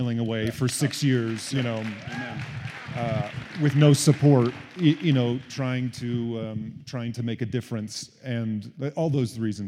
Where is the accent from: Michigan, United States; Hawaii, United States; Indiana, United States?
Indiana, United States; you know, growing up in Indiana. Not a slight to Indiana, but it just wasn't the theatrical hub of the world.